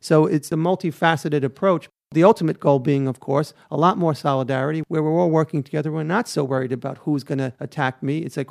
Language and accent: English; Queens, New York, United States; But I grew up in Queens in a time period where I like to look back now with some sense of nostalgia, pre-internet, pre-cable TV.